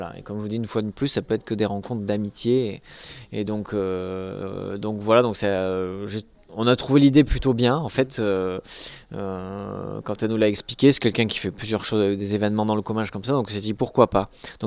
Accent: Saint-Gaudens, Occitanie, France; comme je suis de Saint-Gaudens, de venir à Saint-Gaudens

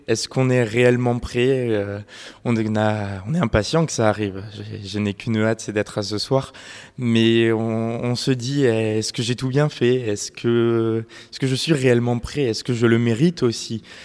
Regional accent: Nouvelle-Aquitaine, France; donc je viens d'une petite ville à côté de Bordeaux. Je suis l'aîné d'une fratrie de 4 garçons.

